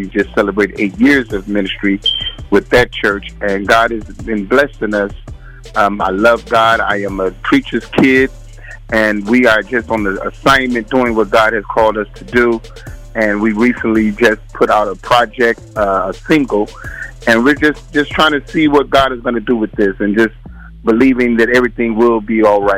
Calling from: Chicago, Illinois, United States; Amen. We are calling from Chicago, Illinois. We are here pastoring a church, pastoring with my wife.

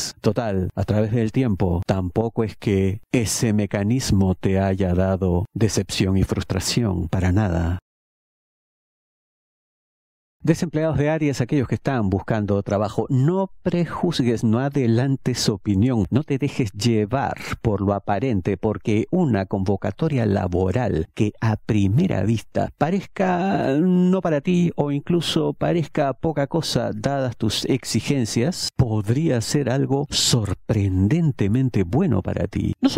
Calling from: Buenos Aires Province, Argentina; yo le hablo de la provincia de Buenos Aires

